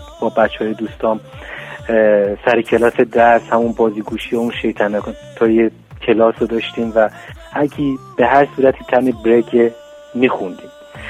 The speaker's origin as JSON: {"language": "Persian", "country": "Iran", "moved": "yes", "lives_now": "Los Angeles, United States", "said": "من خب 8 سال و نیم از ایران اومدم و کانادا بودم 6-7 ماه، بعد آمریکا اومدم در شهر لس آنجلس"}